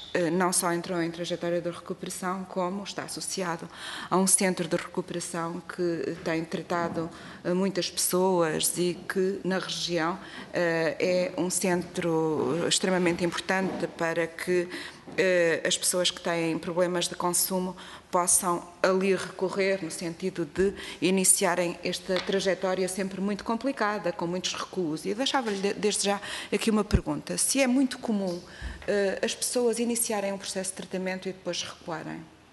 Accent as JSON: {"language": "Portuguese", "region": "Viseu", "country": "Portugal", "said": "eu também sou do interior de Viseu"}